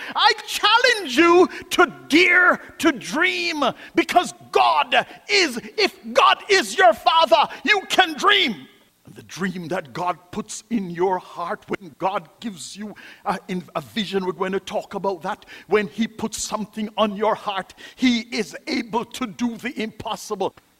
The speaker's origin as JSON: {"language": "English", "country": "Jamaica", "said": "I'm from Jamaica."}